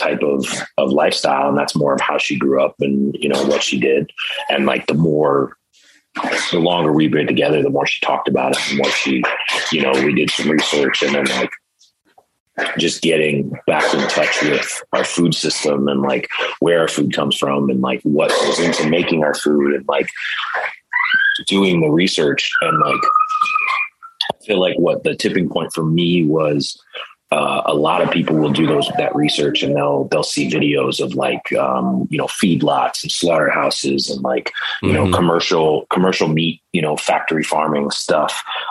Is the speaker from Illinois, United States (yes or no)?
no; Cleveland, Ohio, United States; but I grew up in Cleveland where it's cold all the time.